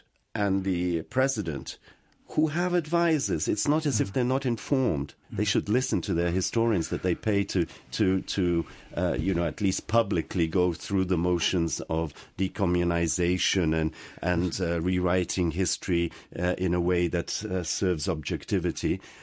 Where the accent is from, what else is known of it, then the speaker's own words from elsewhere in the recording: United Kingdom; because I'm from Britain originally